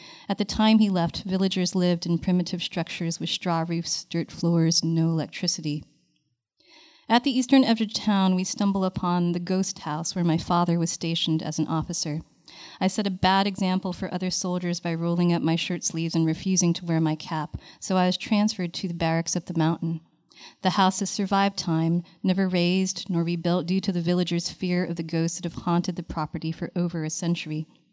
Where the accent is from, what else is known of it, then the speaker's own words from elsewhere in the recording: Riverside, California, United States; also born or lived in Midwest; So I was born in the Midwest, but ultimately grew up in Southern California in Riverside, which is an interesting place. We grew up in a place called Highgrove.